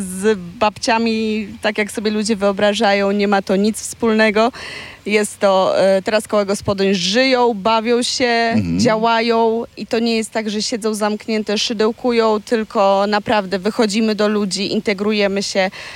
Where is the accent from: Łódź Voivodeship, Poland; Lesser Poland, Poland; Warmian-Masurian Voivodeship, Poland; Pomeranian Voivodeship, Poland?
Pomeranian Voivodeship, Poland; Kalisz; Szczycimy się tu w Dziemianach, w Kaliszu, bo my akurat z Kalisza jesteśmy.